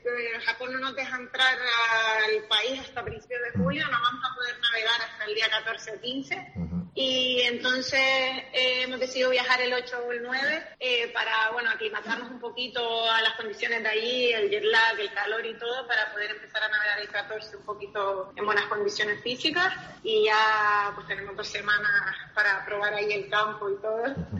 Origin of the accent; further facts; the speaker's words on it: Canary Islands, Spain; yo me siento un canario, estoy muy orgullosa de ser de ahí, de hecho siempre presumo por donde quiera que vaya, siempre estoy presumiendo de mis orígenes